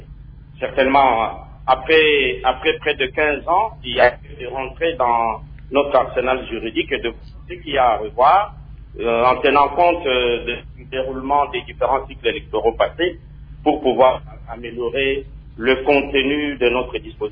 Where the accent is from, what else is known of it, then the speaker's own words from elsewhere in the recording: DR Congo; j'ai étudié à l'Université de Liège, j'enseigne ici à l'Université Pédagogique Nationale, je suis un Congolais